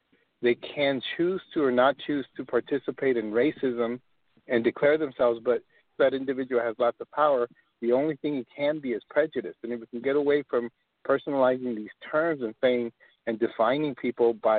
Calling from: El Paso, Texas, United States; I'm calling from El Paso, Texas

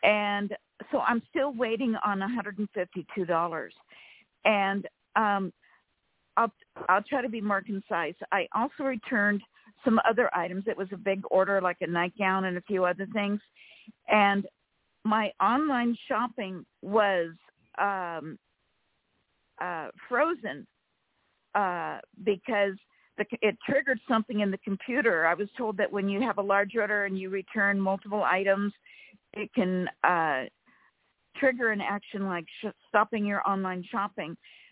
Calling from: California, United States; from California.

